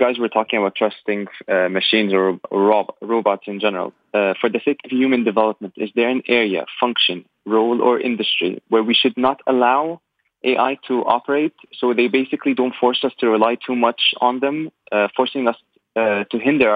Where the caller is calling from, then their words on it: Dubai, United Arab Emirates; I'm calling from Dubai, from the Emirates, United Arab Emirates.